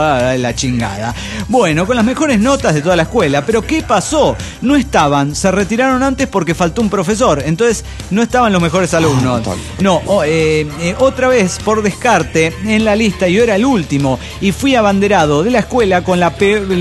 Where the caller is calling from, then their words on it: Buenos Aires, Argentina; de Buenos Aires, Argentina.